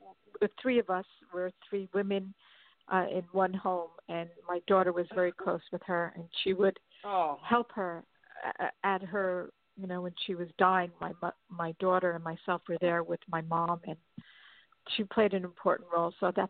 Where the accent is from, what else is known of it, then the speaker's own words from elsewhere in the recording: Los Angeles, California, United States; I'm calling from Florida, but I'm from Los Angeles. I'm visiting Florida.